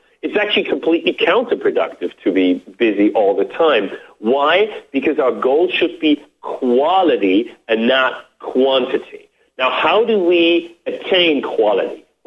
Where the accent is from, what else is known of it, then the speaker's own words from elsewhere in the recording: Germany; now in United States; I grew up in Germany before I came to the U.S. and went to school and university in the U.S.